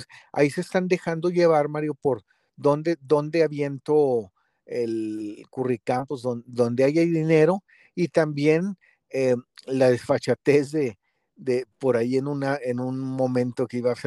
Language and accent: Spanish; Mexico; como mexicanos que gane México